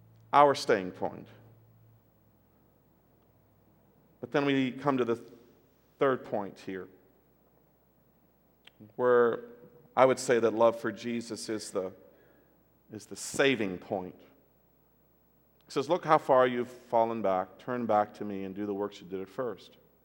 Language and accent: English; Taiwan; Growing up in Taiwan, one of the things that I remember so much is that our house